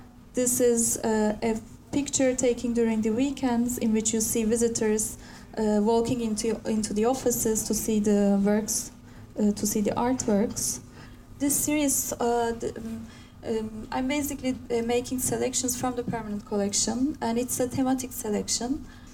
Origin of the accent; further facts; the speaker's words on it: Istanbul, Turkey; English is a second language; moved away as an adult; also born or lived in Florence, Italy / London, United Kingdom; I was born in Istanbul, raised in there, and I always knew that I wanted to go back after my studies and do things there and do things in my own city